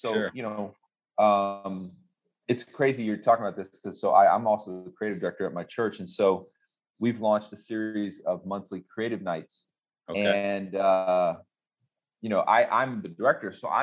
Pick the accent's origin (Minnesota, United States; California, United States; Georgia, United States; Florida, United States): Florida, United States; Tampa; but it's not like there was a graffiti scene growing up in Tampa in the 80s.